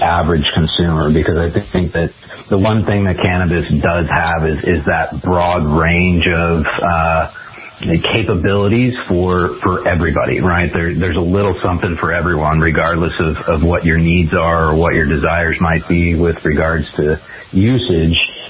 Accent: Cupertino, California, United States; I'm a California kid through and through. I was born and raised in Cupertino.

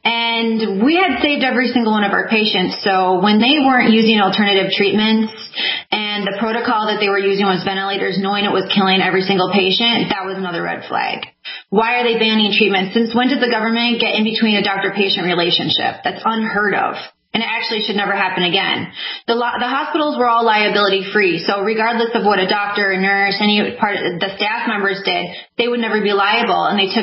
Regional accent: Florida, United States; But I guess starting out, I mean, I guess originally I'm from Florida. That's where I reside now.

